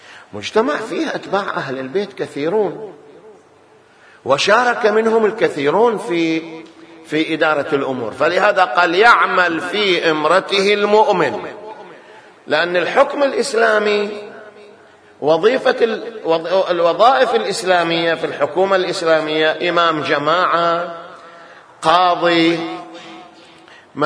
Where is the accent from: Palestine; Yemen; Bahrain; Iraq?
Bahrain; ما هو مثل ما هو صاير على وجه التحديد عندنا في البحرين